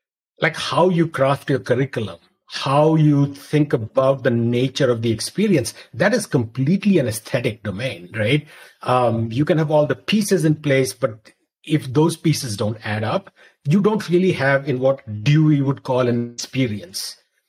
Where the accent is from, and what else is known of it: Mizoram, India; born or raised there; also born or lived in Delhi